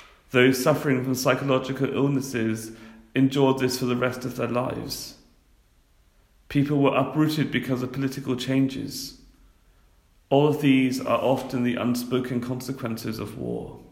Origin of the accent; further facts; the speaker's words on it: Northern Ireland, United Kingdom; I come from Northern Ireland and I remember too well the troubles.